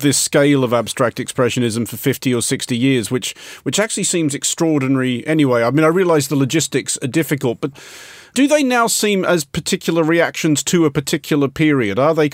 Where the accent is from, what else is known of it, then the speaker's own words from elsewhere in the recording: Australia; I speak as an Australian